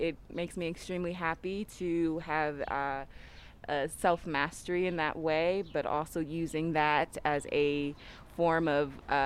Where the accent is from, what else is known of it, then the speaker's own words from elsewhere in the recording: Washington, District of Columbia, United States; I'm from Washington, D.C.